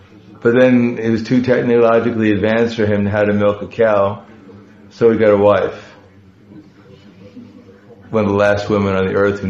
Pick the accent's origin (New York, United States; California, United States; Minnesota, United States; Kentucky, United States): New York, United States; Brooklyn; even when I grew up in New York, in Brooklyn